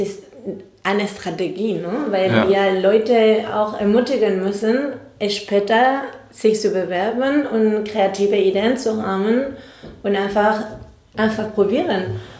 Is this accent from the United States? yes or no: no; Spain; German is a second language; Ich bin eine Spanierin und sie haben wirklich die Gefühle nicht geäußert.